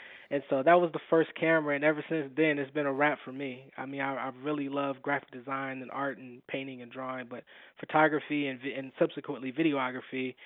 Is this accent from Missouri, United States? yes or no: yes; Missouri, United States; I'm technically from North County, and I went to the Hazelwood School District